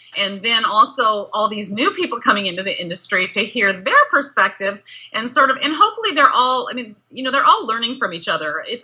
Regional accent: Seattle, Washington, United States; I am a Seattleite through and through.

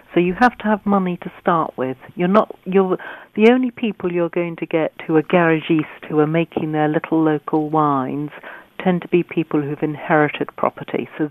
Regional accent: London, United Kingdom; also born or lived in New York, United States; now in France; I was born in New York, but I grew up in London, and I only moved to France 12 years ago, which is why I have no French accent.

